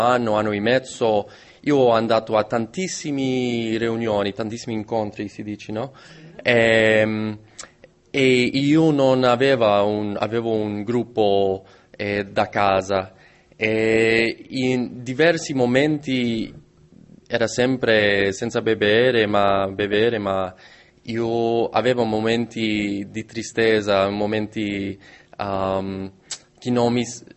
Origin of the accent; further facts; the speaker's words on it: Washington, District of Columbia, United States; Italian is a second language; sono americano, ma parlo un po' di italiano.